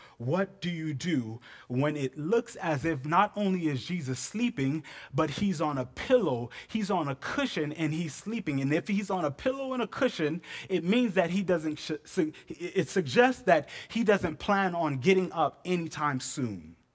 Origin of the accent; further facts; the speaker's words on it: Florida, United States; It's kind of like Florida. I'm from Florida. Florida is known for tropical storms.